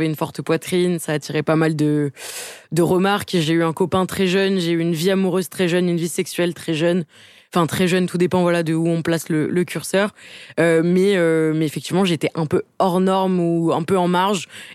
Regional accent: Montpellier, Occitanie, France; Je suis née, j'ai grandi, j'ai fait toute ma scolarité à Montpellier, dans le sud.

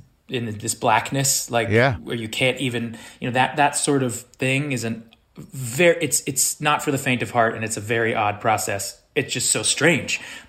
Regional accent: Los Angeles, California, United States; I grew up in Los Angeles, yeah.

